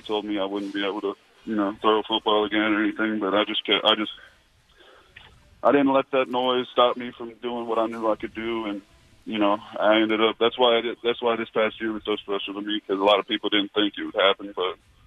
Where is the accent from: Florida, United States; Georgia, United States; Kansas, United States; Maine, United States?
Georgia, United States; Well, I love that I'm from Georgia